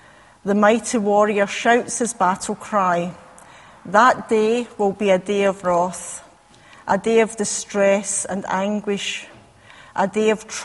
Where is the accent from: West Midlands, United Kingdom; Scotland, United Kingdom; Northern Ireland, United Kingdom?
Scotland, United Kingdom; Now, being Scottish, I appreciate saying it as it is, so I actually can relate to a lot of these prophets.